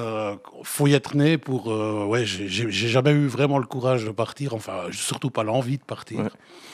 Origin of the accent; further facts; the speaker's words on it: Jura, Switzerland; born there; Je suis né aux Franches-Montagnes, j'ai mes racines aux Franches-Montagnes